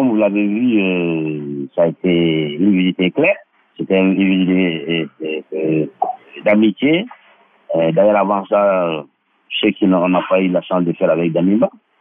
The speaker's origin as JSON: {"language": "French", "country": "Mali", "said": "on a jusqu'à présent des problèmes, comme chez nous au Mali, mais moins."}